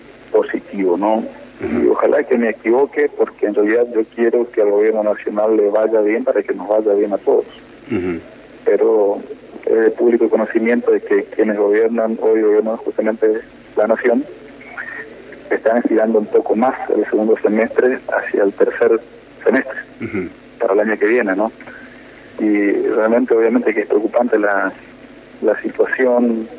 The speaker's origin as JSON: {"language": "Spanish", "country": "Argentina", "said": "Más allá de las diferencias políticas, ideológicas, todos somos argentinos."}